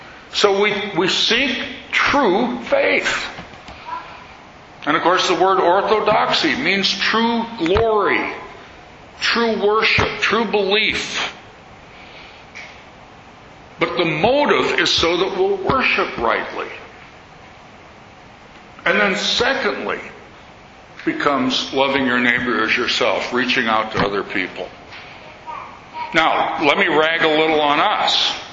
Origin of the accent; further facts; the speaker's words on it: Santa Barbara, California, United States; I'm from Santa Barbara.